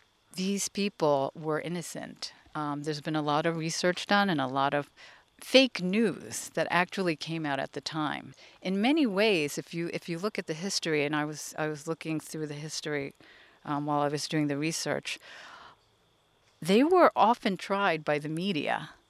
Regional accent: United States; growing up in America, I didn't really learn about what happened to these people.

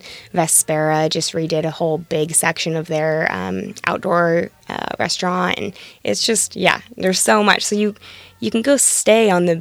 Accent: Washington, United States; We are from Washington State, so we did grow up going down to Seaside, Oregon, a great destination as well.

